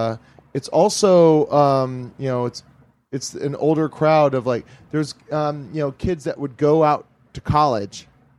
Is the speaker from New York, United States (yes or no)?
no; Hawaii, United States; I grew up in Hawaii.